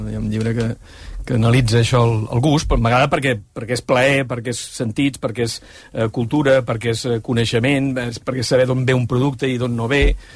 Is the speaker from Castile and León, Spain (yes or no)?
no; Reus, Catalonia, Spain; vaig arribar, tenem el vermut de Reus. Dic, coño, pues, si jo vinc d'allà i no el sabia.